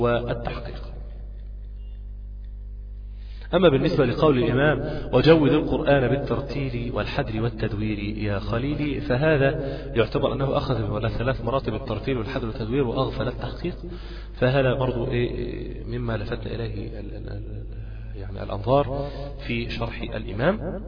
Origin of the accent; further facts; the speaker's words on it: Egypt; كان أعتقد أنه بيبقى الساعة 7:30 عندنا في مصر